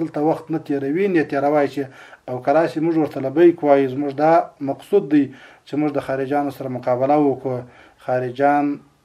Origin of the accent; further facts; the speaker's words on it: Helmand, Afghanistan; ځکه زه د هلمند د تللی یم فراه ته استول سوی یم